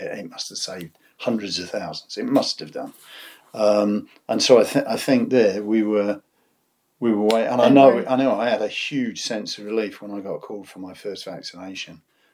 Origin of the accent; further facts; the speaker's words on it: Henley-on-Thames, South East England, United Kingdom; I grew up in Henley-on-Thames